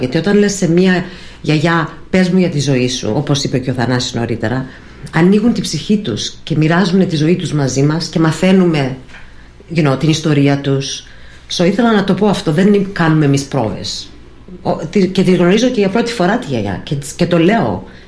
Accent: Greece; είμαι Ελληνίδα. Είχα την ευκαιρία να πάω σε ελληνικό σχολείο. Είχαν και τότε λύκειο. Πήγα μέχρι πρώτη λυκείου στην Ομοσπονδία. Πήγα Σάββατο και Σάββατο. Δεν πήγαινα καθημερινώς, αλλά έχω τα ελληνικά μου

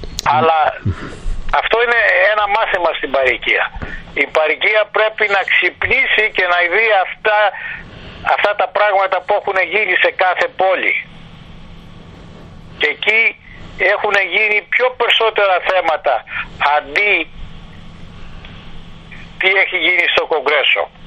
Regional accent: Greece; Και πάντοτε τα πλακώνουνε γιατί είμαστε Έλληνες, δεν τα βγάλουμε.

